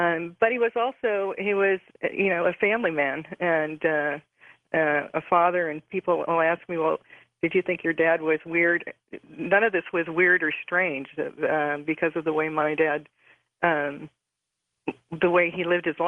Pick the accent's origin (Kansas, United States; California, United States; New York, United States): California, United States; San Pablo; born there; I was born in San Pablo, California.